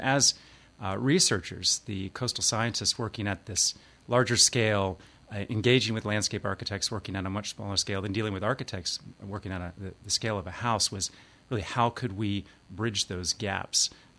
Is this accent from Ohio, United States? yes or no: no; Wilmington, Delaware, United States; I grew up in Wilmington, Delaware.